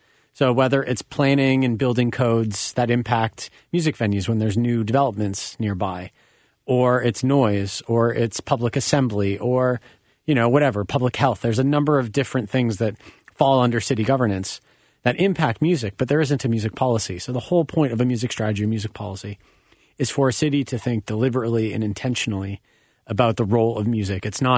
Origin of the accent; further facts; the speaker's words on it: Canada; going to a couple venues in my hometown in Canada